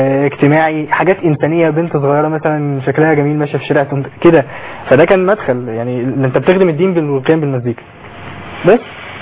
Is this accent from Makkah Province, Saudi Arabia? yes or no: yes; Mecca, Makkah Province, Saudi Arabia; born there; انا كنت اتولدت في مكه فصوت السديس في وداني